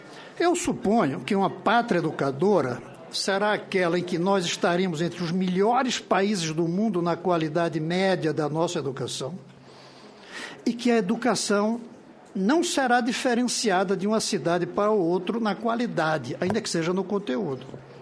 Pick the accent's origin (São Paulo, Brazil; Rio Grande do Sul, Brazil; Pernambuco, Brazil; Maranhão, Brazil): Pernambuco, Brazil; Não sou tão modesto assim, como pernambucano.